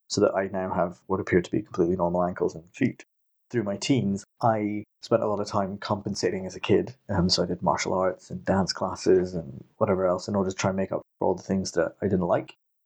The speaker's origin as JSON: {"language": "English", "country": "India", "tie": "born there", "said": "So I'm 40. I was born in 78 in India, and I was born to two Christian missionary parents"}